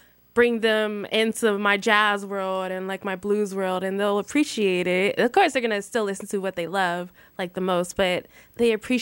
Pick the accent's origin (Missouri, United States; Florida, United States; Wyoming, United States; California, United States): California, United States; San Pedro; now in Long Beach, United States; San Pedro.